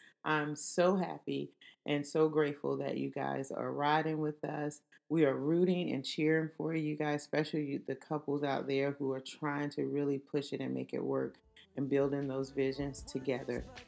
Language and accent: English; the South, United States; I'm from the South.